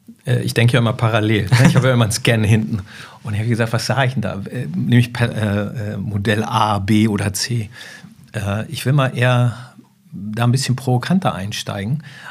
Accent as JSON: {"language": "German", "region": "Lower Saxony", "country": "Germany", "tie": "born or raised there", "lives_now": "Hamburg, Germany", "said": "von Niedersachsen, wo ich aufgewachsen bin, zu Bayern, Hessen und jetzt bin ich hier in Hamburg."}